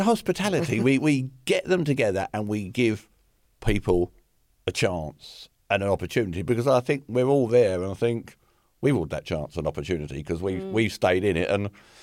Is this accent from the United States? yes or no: no; London, United Kingdom; growing up in the East End of London